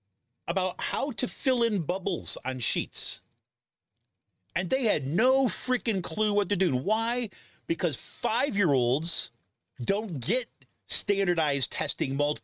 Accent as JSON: {"language": "English", "town": "Utica", "region": "New York", "country": "United States", "tie": "born or raised there", "said": "center city, inner city Utica schools where I grew up in Utica, right?"}